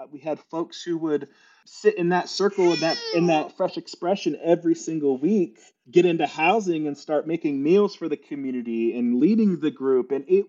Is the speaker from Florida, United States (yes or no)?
yes; Florida, United States; so I grew up in South Florida with a mom who had a variety of jobs